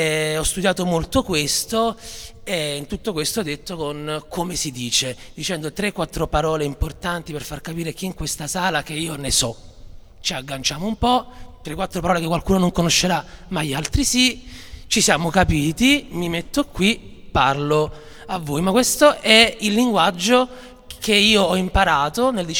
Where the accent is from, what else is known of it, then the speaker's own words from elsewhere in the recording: Naples, Campania, Italy; la mia cadenza si sentiva. E quindi all'università, chi veniva da zone di Napoli non marginale